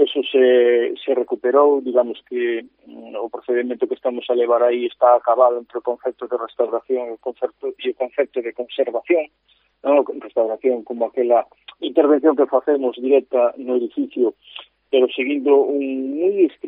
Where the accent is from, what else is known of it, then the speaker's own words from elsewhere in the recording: Lugo, Galicia, Spain; Todos sabemos os que somos de Lugo